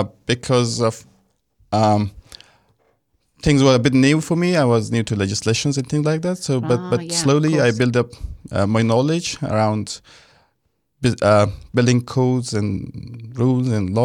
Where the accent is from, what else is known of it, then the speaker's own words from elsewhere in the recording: Afghanistan; now in Palmerston North, New Zealand; Kira, morning everybody. … from Afghanistan. I currently work with Palmerston North City Council in Palmy.